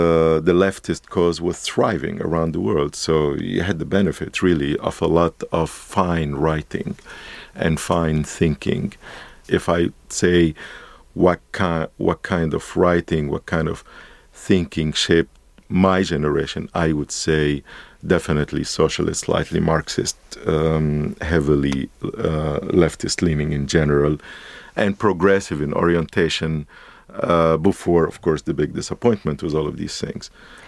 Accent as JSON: {"language": "English", "country": "Egypt", "tie": "born or raised there", "said": "I am from Egypt, of course, but it is really the birthplace of Arab civilization. And the Egypt I grew up in was a leftist, socialist, and intellectually very vibrant"}